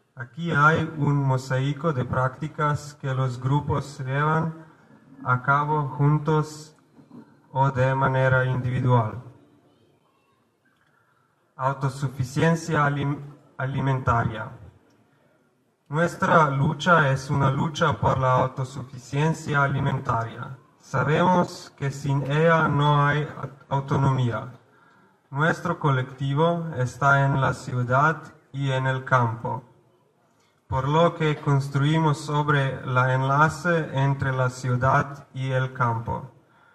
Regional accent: Slovenia; Spanish is a second language; Venimos de Eslovenia, en los Balcanes, una región al sur de Europa.

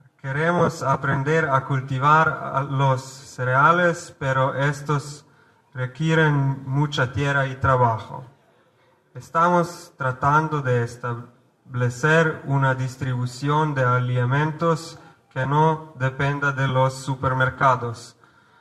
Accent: Slovenia; Spanish is a second language; Venimos de Eslovenia, en los Balcanes, una región al sur de Europa.

